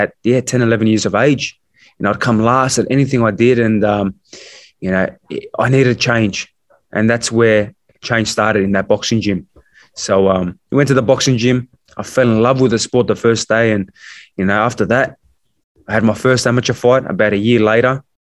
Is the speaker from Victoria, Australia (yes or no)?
no; Sydney, New South Wales, Australia; Yeah, look, I grew up in Sutherland Shire in Sydney.